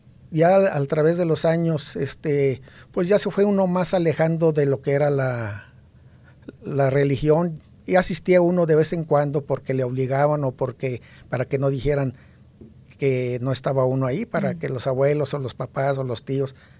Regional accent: Luis Moya, Zacatecas, Mexico; born there; Yo nací en México, en Luis Moya, Zacatecas. Un pueblito, pues, chico, ¿verdad? De ahí, pues, mis padres, mis abuelos fueron los fundadores de ese pueblo.

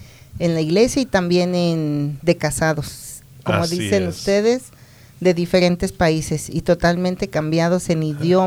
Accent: Mexico City, Mexico; moved away as an adult; now in Colorado, United States; soy originaria de la Ciudad de México, nacida, criada y estudiada allá, soy la segunda de seis hijos

